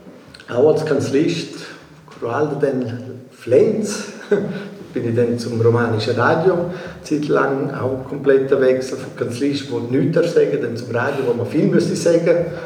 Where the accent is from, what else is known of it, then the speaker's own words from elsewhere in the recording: Alvaneu, Graubünden, Switzerland; Ich muss vielleicht anfangen, wo bin ich aufgewachsen? Bin ich mal in Alvaladel aufgewachsen, in Alvaneu.